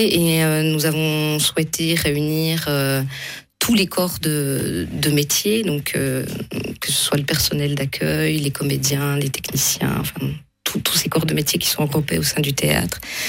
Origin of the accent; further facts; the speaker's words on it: La Chaux-de-Fonds, Neuchâtel, Switzerland; parce que je suis de la Chaux-de-Fonds.